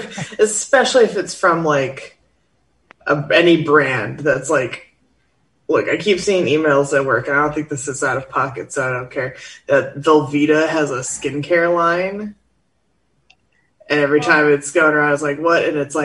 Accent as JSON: {"language": "English", "region": "Midwest", "country": "United States", "said": "because we're from the Midwest, we didn't really know who she was."}